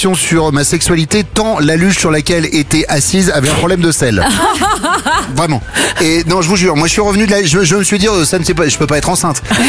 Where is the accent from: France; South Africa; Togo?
South Africa; Johannesburg, Gauteng; French is a second language; On vient de Johannesburg.